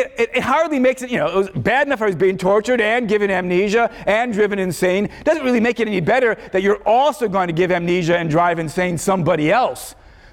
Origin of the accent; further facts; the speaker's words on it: Chicago, Illinois, United States; my memories of growing up in Chicago, becoming a philosopher